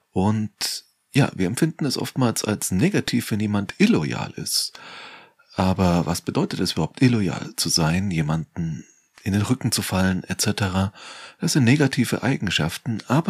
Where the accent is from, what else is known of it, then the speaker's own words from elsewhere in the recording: Nuremberg, Bavaria, Germany; Ich bin gebürtiger Nürnberger, ich weiß, wovon ich rede.